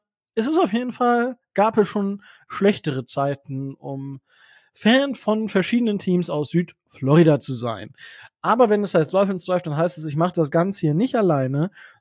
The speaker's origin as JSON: {"language": "German", "town": "Osnabrück", "region": "Lower Saxony", "country": "Germany", "said": "ich komme ja aus Osnabrück"}